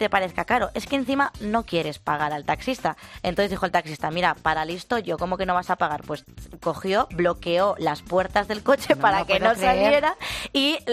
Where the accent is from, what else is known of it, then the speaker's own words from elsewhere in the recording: Spain; ¿cómo estamos en el norte de España? Si es que como somos los españoles